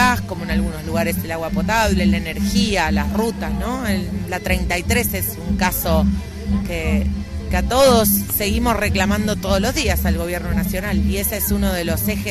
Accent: Santa Fe, Argentina; yo quiero que todos sintamos ese orgullo de decir soy santafesino, de la Santa Fe pujante, grande

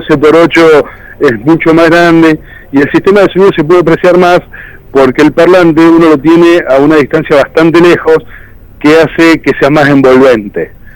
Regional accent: Casilda, Santa Fe, Argentina; cuando uno tiene que ir a hablar a Buenos Aires y decir yo soy de Casilda y dicen dónde queda

